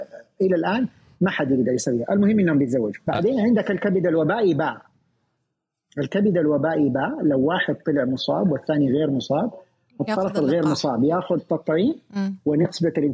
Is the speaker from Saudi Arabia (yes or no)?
yes; Saudi Arabia; كم إحنا عندنا في السعودية؟